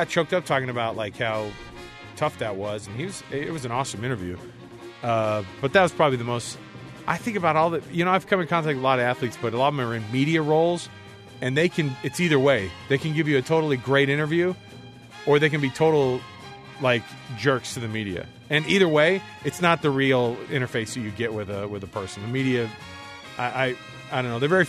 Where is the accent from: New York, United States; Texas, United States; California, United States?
Texas, United States; I grew up in Texas too.